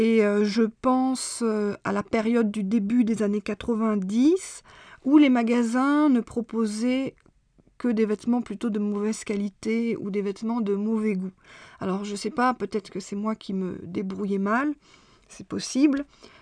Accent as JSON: {"language": "French", "country": "France", "said": "à l'époque, étaient complètement démodés chez nous en France."}